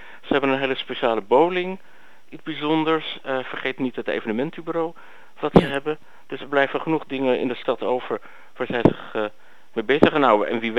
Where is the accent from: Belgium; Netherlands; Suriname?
Netherlands; Amsterdam, North Holland; En daar gaan wij als Amsterdammers een klein beetje aan voorbij.